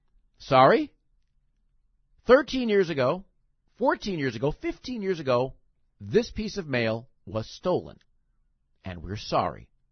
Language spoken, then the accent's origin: English; Chicago, Illinois, United States; I only asked that because I grew up in Rogers Park.